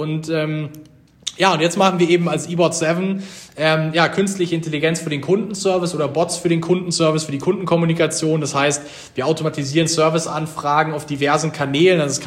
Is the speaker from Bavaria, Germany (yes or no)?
yes; Munich, Bavaria, Germany; Wir kommen aus München, aus Bayern. Wir Gründer sind auch alle Bayern.